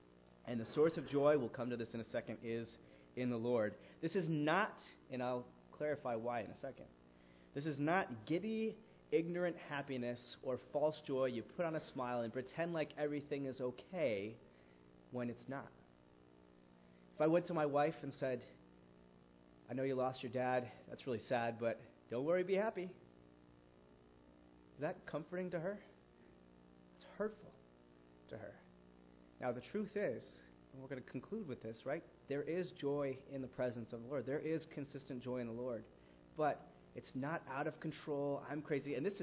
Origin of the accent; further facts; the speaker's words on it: Missouri, United States; I'm from Missouri, so.